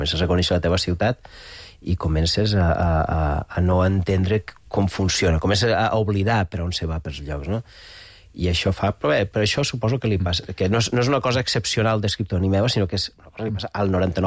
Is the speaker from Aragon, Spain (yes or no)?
yes; Aragon, Spain; Clar, jo vinc de la Franja